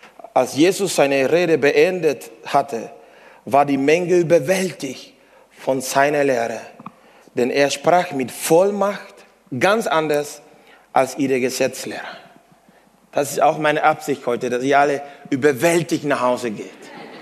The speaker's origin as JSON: {"language": "German", "country": "Cuba", "second_language": "German", "lives_now": "Germany", "said": "Ich komme aus Kuba. Ich muss immer sagen, es ist die schönste Insel der Welt. Aber Gott hat mir nach Deutschland geschickt."}